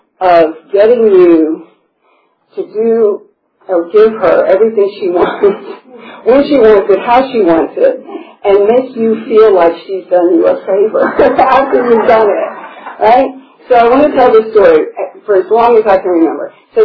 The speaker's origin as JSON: {"language": "English", "town": "Memphis", "region": "Tennessee", "country": "United States", "tie": "born or raised there", "said": "I grew up in Memphis, Tennessee, big family."}